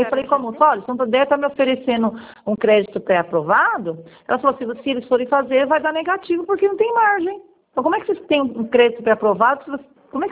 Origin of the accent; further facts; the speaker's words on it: São Paulo, Brazil; eu sou aqui de São Paulo.